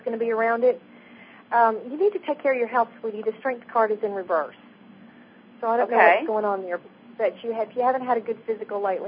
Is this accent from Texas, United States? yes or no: yes; Texas, United States; I'm from Texas.